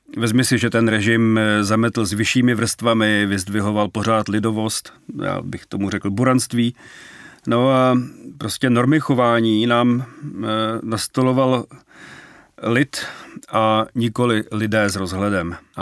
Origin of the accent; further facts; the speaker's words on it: Karlín, Prague, Czechia; chodili jsme se na něj dívat u nás v Karlíně pod Negrelliho viadukt. A myslím, jako, že pro mě jako pro dítě to byl jenom sen.